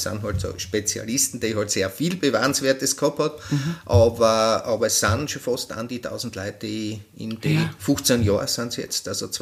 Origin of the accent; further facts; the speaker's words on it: Heimschuh, Styria, Austria; Aber ich bin sowieso ein gebürtiger Heimschuh.